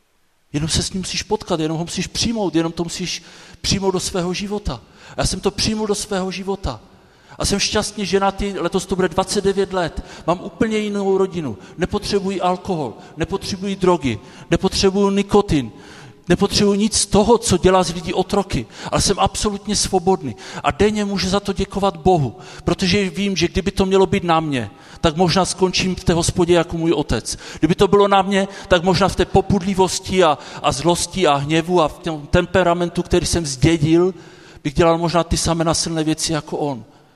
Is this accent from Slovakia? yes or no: no; Moravian-Silesian Region, Czechia; tam, odkud pocházím, na Hlučínsku, říká se tomu Prajsko, tam jsou všichni, většina lidí katolíci